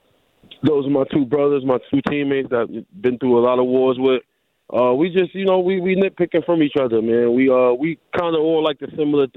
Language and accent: English; New York, United States; Being that I'm from New York